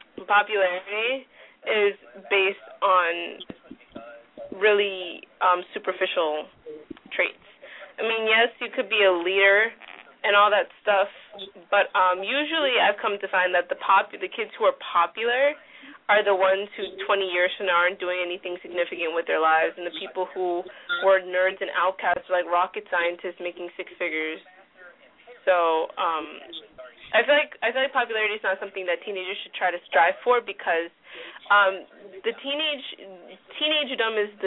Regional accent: East Coast, United States; Well, we're coming from the East Coast, though, where, honestly, the East Coast mentality is really different.

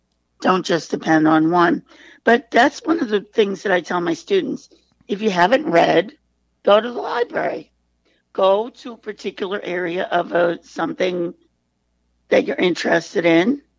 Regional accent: New York, United States; Well, I grew up on Long Island in the suburbs.

